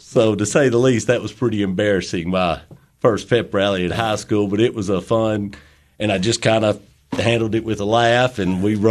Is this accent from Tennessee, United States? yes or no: yes; Livingston, Tennessee, United States; I was born in Livingston, Tennessee.